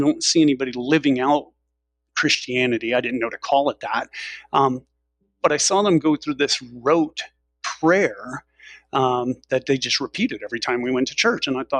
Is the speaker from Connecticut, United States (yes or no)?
yes; New Haven, Connecticut, United States; And then we moved from West Haven to New Haven, and my father bought a house without telling my mother. He bought a house in New Haven, Connecticut, about 3 miles from Yale University.